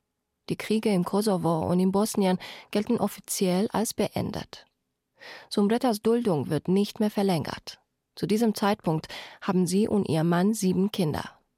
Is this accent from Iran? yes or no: yes; Iran; now in Munich, Germany; Während wir diesen Podcast produzieren, passiert in meiner Heimat, dem Iran, eine Revolution.